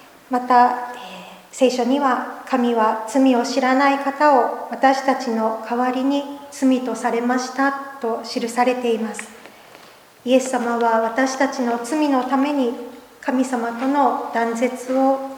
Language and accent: Japanese; Fukuoka, Japan; also born or lived in Kumamoto; now in Sapporo, Japan; 熊本で生まれて福岡で育った私には、